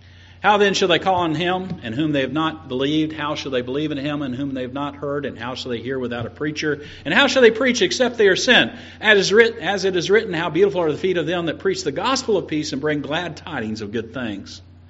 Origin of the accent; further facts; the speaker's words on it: Florida, United States; Just wouldn't have happened when I was growing up in Florida in the 70s.